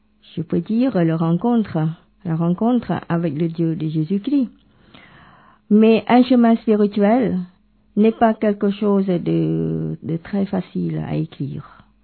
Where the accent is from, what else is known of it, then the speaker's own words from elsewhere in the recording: Cambodia; Alors, mon pays d'origine est le Cambodge. C'est un tout petit pays du sud-est asiatique. Oh, c'est un pays qui est trois fois plus petit que la France.